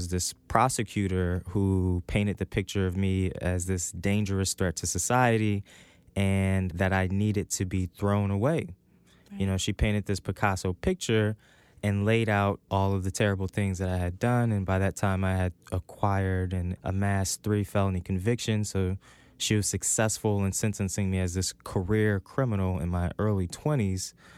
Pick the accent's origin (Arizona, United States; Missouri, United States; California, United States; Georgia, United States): Missouri, United States; Ferguson; I grew up in the Ferguson, Missouri area, and I got involved with the system at a very young age.